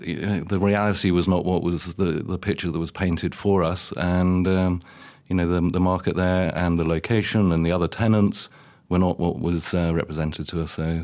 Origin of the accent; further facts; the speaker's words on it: South West England, United Kingdom; moved away as an adult; now in Malaysia; Well, I'm from Somerset, born and bred in the UK. But really, I'm Malaysian now. I've been here since 97.